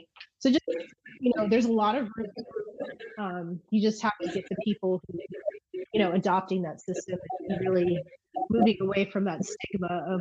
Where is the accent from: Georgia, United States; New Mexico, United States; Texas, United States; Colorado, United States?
New Mexico, United States; And I'm from New Mexico.